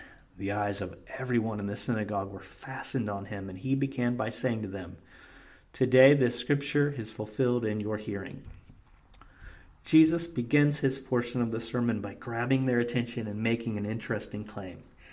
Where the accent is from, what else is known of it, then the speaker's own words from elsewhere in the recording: Danville, Illinois, United States; I grew up near Danville, Illinois.